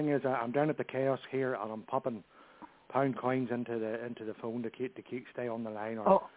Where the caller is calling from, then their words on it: Northern Ireland, United Kingdom; and I'm calling from Northern Ireland.